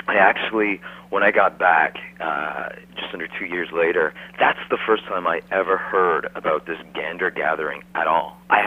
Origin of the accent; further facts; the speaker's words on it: Canada; well, first of all, I'm Canadian. Let's get that straight. You know, first off the bat, I'm not an American.